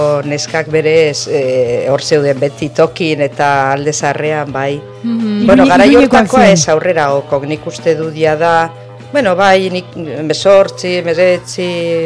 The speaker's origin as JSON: {"language": "Basque", "town": "Pamplona", "region": "Navarre", "country": "Spain", "tie": "born there", "said": "nire gurasoak etorri ziren lanera eskondu zirenean, esan nahi dut. Mm-hmm. Osea, nahiak danak Iruñan jaio ginen."}